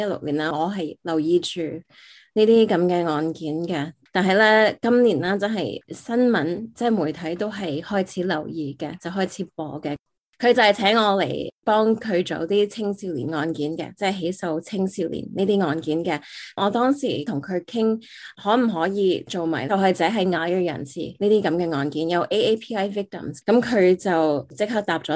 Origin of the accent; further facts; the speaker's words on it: San Francisco, California, United States; 因为我喺三藩市出世同埋长大啦，咁婆婆公公啊嫲嫲爷爷凑大我嘅，佢哋都係新移民过嚟。